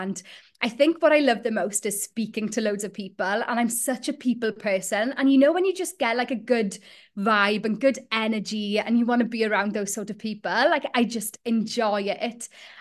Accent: Llanwrda, Wales, United Kingdom; So I was raised in South Wales in a place called Llanwrda, which is in Carmarthenshire

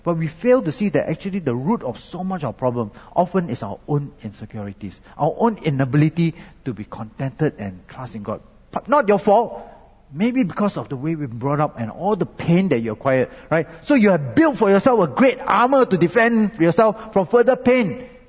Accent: Malaysia; I am Malaysian, so, you see, in Malaysia, you take any wrong road, it's okay, because you can U-turn on any road.

